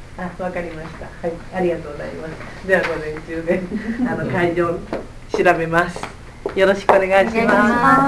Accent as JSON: {"language": "Japanese", "region": "Hyogo", "country": "Japan", "said": "あの、私兵庫県ですけど"}